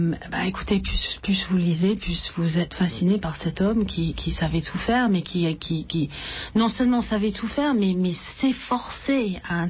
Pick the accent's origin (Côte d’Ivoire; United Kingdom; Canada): United Kingdom; England; French is a second language; moved away as an adult; now in Paris, France; je suis anglaise. J'ai fait des études de français. Je suis tombée amoureuse d'un français il y a 30 ans. Je suis arrivée à Paris